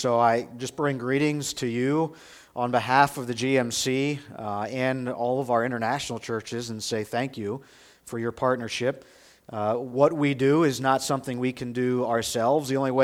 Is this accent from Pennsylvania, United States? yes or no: yes; Pennsylvania, United States; now in Schuylkill Haven, United States; I grew up in Lancaster County. Cocalico School District is where I graduated from, so I'm used to farm country.